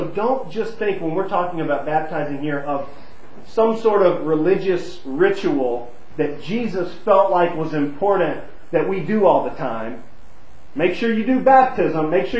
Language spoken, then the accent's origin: English; United States; Growing up in America and being thoroughly American, you know, right? I'm into the culture, I'm swimming in it. Right, I've grown up here.